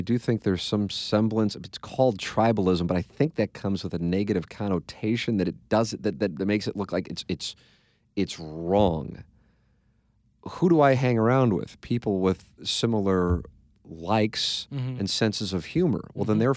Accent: St. Louis, Missouri, United States; You know what it's like to be a Catholic kid growing up in St. Louis, even though it seems like everybody's a Catholic kid growing up in St. Louis.

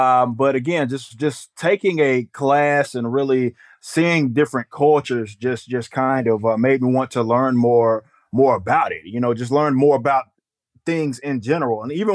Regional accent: Dallas, Texas, United States; Well, grew up in Dallas, Texas. Again, inner city, you know, around the Oak Cliff area.

